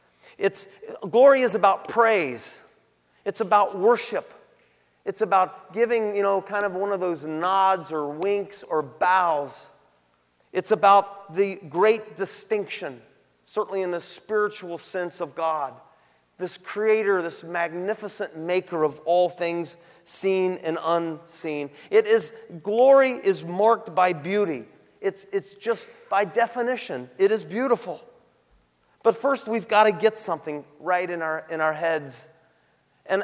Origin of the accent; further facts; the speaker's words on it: Nashville, Tennessee, United States; born there; I was born in Nashville.